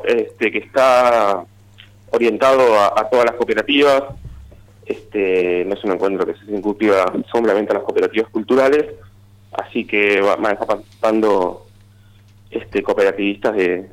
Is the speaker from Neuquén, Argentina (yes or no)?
no; Gualeguaychú, Entre Ríos, Argentina; now in La Plata, Argentina; Nosotros somos de Gualeguaychú, pero vinimos a vivir a La Plata hace bastante tiempo